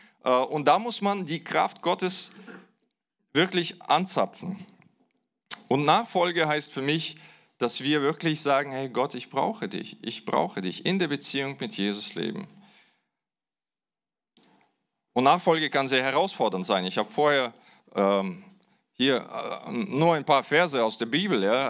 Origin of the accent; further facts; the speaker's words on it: Kazakhstan; now in Germany; Ich komme ursprünglich aus Kasachstan. Wir sind 2000 in Deutschland eingewandert und bin so de facto 24 Jahre hier in Deutschland.